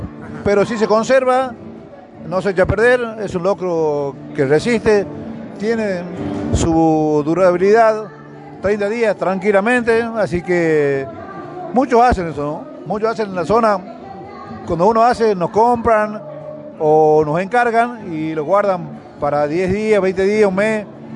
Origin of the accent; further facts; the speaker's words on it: Concepción, Tucumán, Argentina; Soy de San Miguel de Tucumán y precisamente de Concepción, de donde se hace la fiesta nacional del locro.